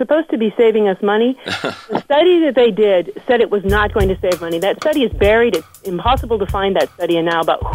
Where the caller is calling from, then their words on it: Calais, Vermont, United States; I'm calling from Callis.